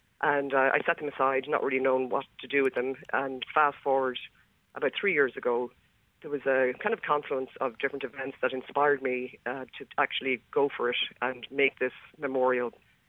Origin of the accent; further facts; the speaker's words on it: Ireland; I grew up in Ireland in the 80s